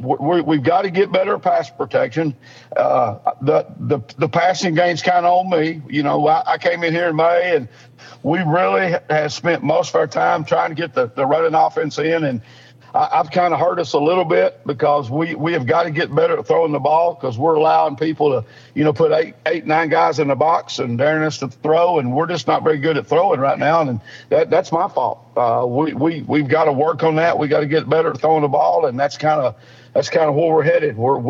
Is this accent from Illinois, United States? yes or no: no; Tennessee, United States; I'm from Sevier County too, so I totally understand.